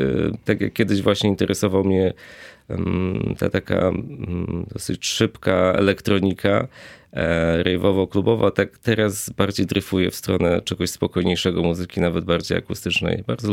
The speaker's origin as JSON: {"language": "Polish", "town": "Łódź", "region": "Łódź Voivodeship", "country": "Poland", "tie": "born there", "said": "Urodziłem się w Łodzi i tam świetnie miała się w tamtym czasie muzyka drum and bass, happy hardcore."}